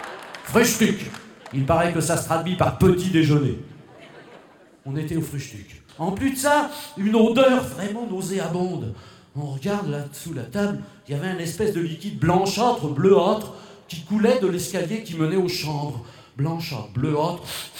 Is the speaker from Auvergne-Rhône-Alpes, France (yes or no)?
no; Brittany, France; ça a été peint chez nous en Bretagne, à Pont-Aven, en 1888.